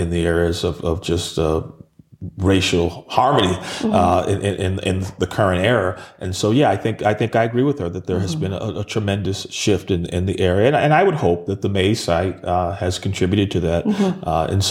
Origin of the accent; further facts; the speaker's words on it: Sacramento, California, United States; I again was born and raised in Sacramento.